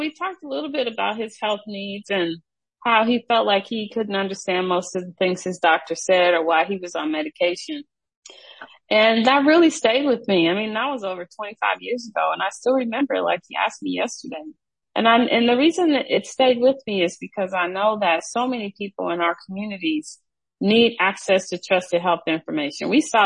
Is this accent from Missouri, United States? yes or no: yes; St. Louis, Missouri, United States; Like when people in my family, like I just said, I'm from St. Louis.